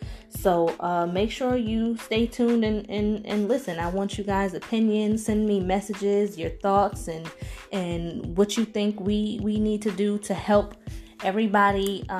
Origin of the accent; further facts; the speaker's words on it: Bronx, New York, United States; like you heard in the intro. And yes, it is my real name. My father named me. I am from the Bronx.